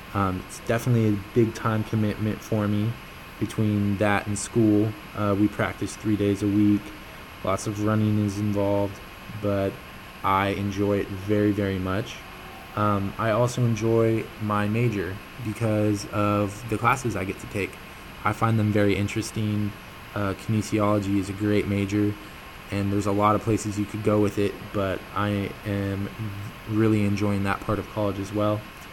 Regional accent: Carmel, California, United States; I am from Carmel, California. That is a town about seven and a half hours north of here.

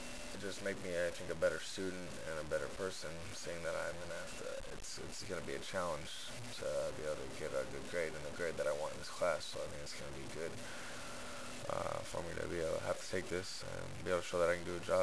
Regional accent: Antioch, California, United States; I'm from the Bay Area, actually from Antioch, California, which is like 40 minutes from San Francisco.

